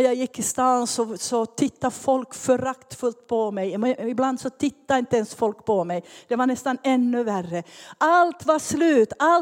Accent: Ostrobothnia, Finland; Så kommer jag från Finland. Jag är finlandssvensk och är född och uppvuxen i Österbotten.

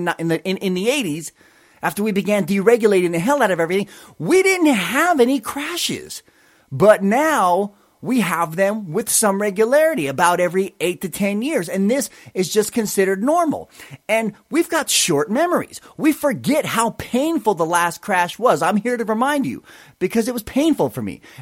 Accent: California, United States; also born or lived in Montana; I was born in Montana, but I was raised largely in Southern California, but I've lived in dozens of different cities.

